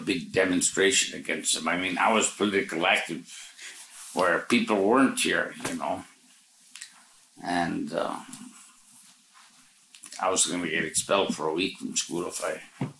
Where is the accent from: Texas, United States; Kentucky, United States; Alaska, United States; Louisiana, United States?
Alaska, United States; Dillingham; I said, "I fish for CWF Eacock. And I'm from Dillingham."